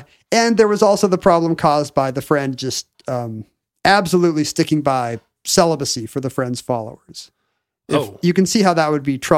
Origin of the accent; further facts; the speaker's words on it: New York, United States; born there; I was born in Yates County.